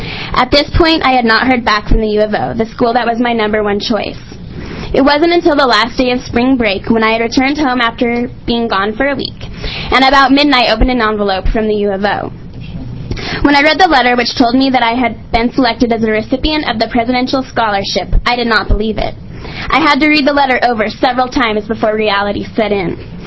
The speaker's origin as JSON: {"language": "English", "town": "Klamath Falls", "region": "Oregon", "country": "United States", "said": "For the record … I am from Klamath Falls. And I am currently a proud freshman at the University of Oregon."}